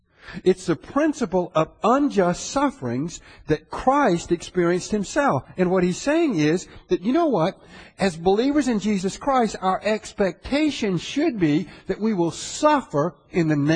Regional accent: the South, United States; I mean, I grew up in the South.

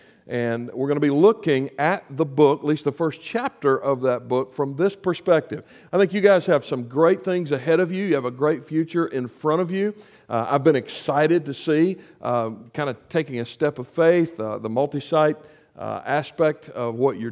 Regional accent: South Carolina, United States; right in front of my high school in my hometown, upstate South Carolina.

